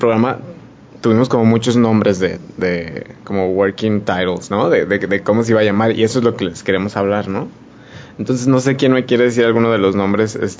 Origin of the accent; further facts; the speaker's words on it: Saltillo, Coahuila, Mexico; now in Guadalajara, Mexico; cuando yo llegué a Guadalajara, porque yo no soy de aquí, yo soy de Saltillo